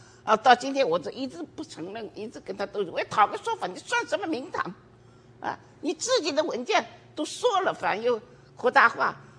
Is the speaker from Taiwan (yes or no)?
no; China; now in Paris, France; 因为我是中国人嘛啊，而且我这个爱国主义啊，这个民族感情也是非常强烈的啊